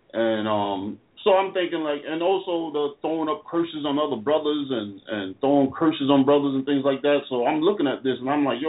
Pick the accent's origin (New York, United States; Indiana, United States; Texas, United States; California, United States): New York, United States; from a brother that I knew in the Bronx as I was raised in New York. And when I first started going to the church, I stay in Connecticut now